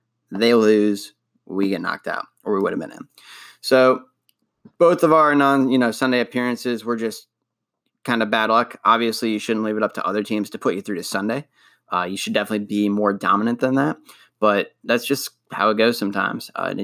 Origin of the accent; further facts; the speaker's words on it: Cleveland, Ohio, United States; moved away as an adult; now in Boston, United States; I live in Boston now, but I was, you know, born and raised in Cleveland.